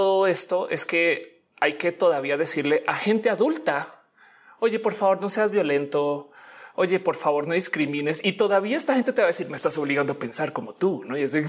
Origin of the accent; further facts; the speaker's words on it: Colombia; yo como colombiana, yo quiero que la gente sepa que soy de Colombia. O sea, también soy mexicana.